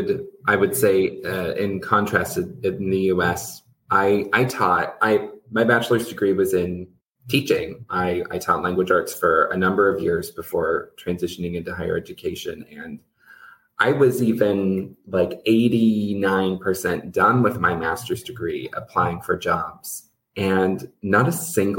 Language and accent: English; Canada; Speaking of places, we are both from Canada.